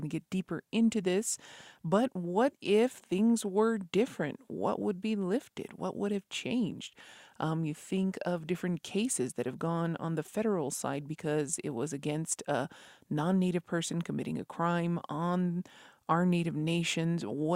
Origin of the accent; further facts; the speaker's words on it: Isleta Pueblo, New Mexico, United States; from Isleta Pueblo